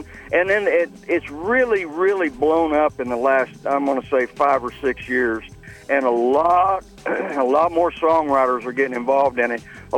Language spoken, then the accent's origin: English; Texas, United States; also born or lived in New Mexico; I grew up in Texas and New Mexico, and I was actually a country music fan.